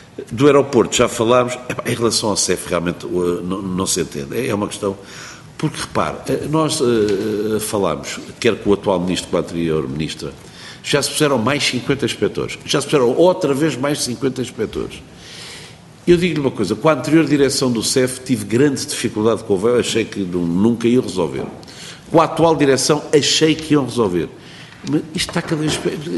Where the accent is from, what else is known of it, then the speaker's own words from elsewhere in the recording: Portugal; eu como português